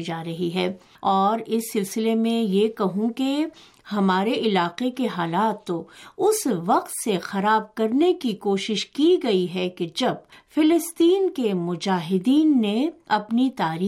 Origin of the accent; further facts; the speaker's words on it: Khyber Pakhtunkhwa, Pakistan; ہمارا علاقہ کرم ایجنسی سب سے زیادہ تعلیم یافتہ علاقہ سمجھا جاتا ہے۔